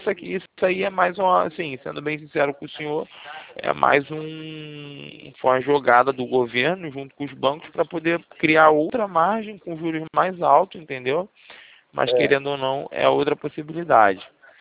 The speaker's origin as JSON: {"language": "Portuguese", "region": "Rio de Janeiro", "country": "Brazil", "said": "eu sou do Rio. Moro no centro do Rio."}